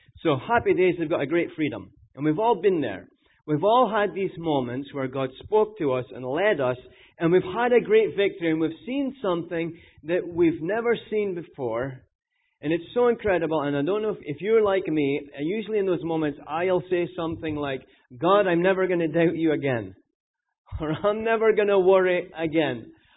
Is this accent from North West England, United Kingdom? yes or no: no; Scotland, United Kingdom; now in United States; I'm from Scotland. This is America.